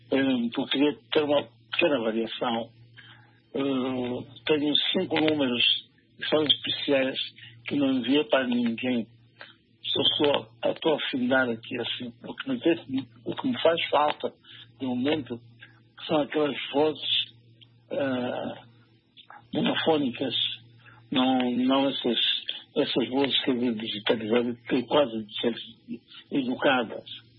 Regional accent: Ilha de Moçambique, Nampula, Mozambique; da parte de onde eu venho, São Paulo-Fiente, Ilha de Moçambique, concretamente, onde cresci, em Mussolini, onde nasci.

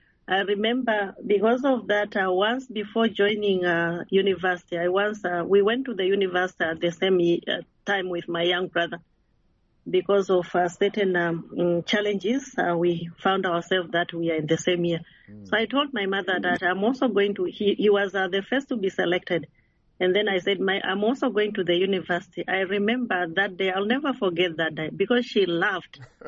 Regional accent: Tanzania; English is a second language; I'm coming from Tanzania. I'm a very straight person.

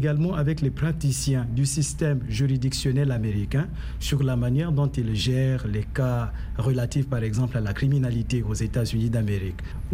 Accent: Republic of the Congo; je suis du Congo-Brazzaville.

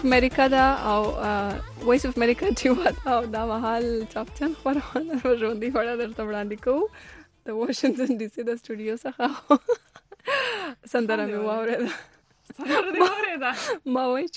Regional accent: Pishin, Balochistan, Pakistan; ته د پښین یم په پښین کې خانو ځای

